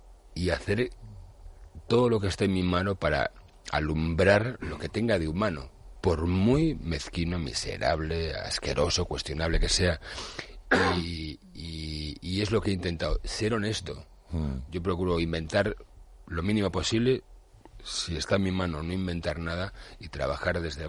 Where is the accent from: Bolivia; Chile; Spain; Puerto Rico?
Spain; Galicia; en mi tierra, en Galicia